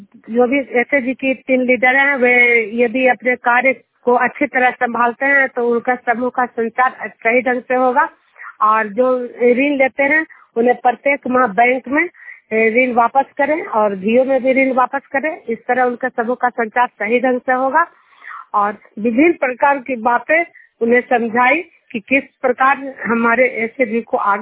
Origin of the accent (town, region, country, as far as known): Juniyar, Bihar, India